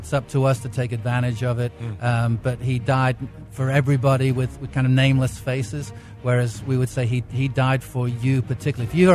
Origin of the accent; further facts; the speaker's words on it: England, United Kingdom; growing up in the States, or as I did in England